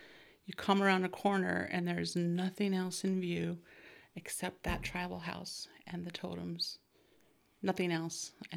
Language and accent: English; Hoonah, Alaska, United States; I was born and raised in Huna and raised my family there as well.